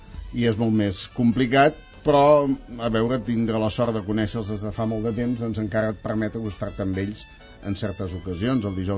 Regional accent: Sils, Catalonia, Spain; pregó de la festa major del meu poble, a Sils

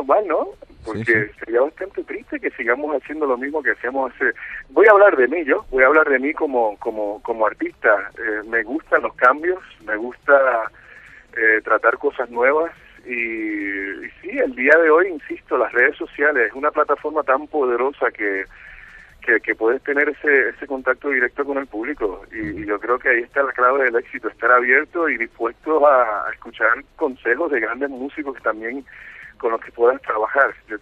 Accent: Puerto Rico; Por Dios, es mi tierra, ahí vive toda mi familia.

